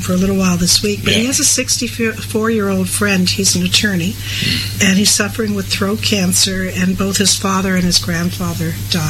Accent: Scotland, United Kingdom; But if I was purchasing it, being Scottish like I am, I would probably get the Life Support chocolate.

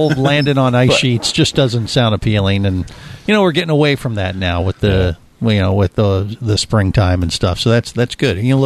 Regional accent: Ohio, United States; Yeah, I grew up in Ohio.

